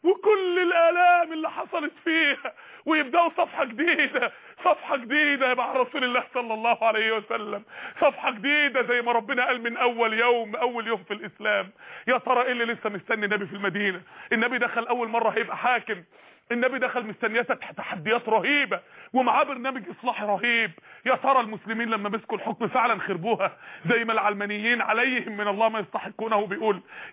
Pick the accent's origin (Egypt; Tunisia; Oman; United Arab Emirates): Egypt; Mansoura, Dakahlia; وفاء لإحدى النساء الفاضلات اللي عندنا في المنصورة